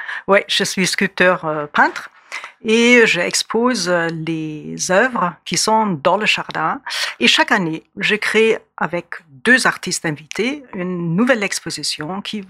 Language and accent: French; Germany; also born or lived in West Germany; now in France; Alors, je viens de l'Allemagne de l'Est, mais je vis depuis 38 ans en France. Et j'ai débarqué en 1977 en Allemagne de l'Ouest et après, en 1984, je me suis installée en France